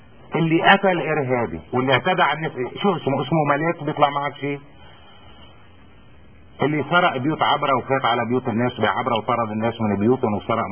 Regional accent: Lebanon; انا مواطن لبناني مسلم سني،

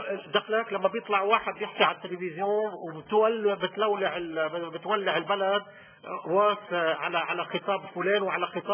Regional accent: Lebanon; هيدا واجباتنا نحن كلبنانيين تجاه اي لاجئ موجود على ارضنا اي نازح موجود على ارضنا

